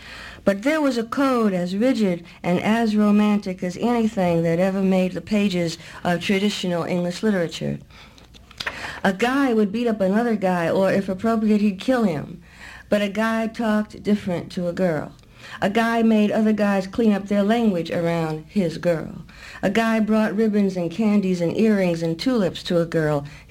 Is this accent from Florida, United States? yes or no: no; Brooklyn, New York, United States; moved away; I come from Brooklyn, and I grew up fighting, and I grew up and I got out of Brooklyn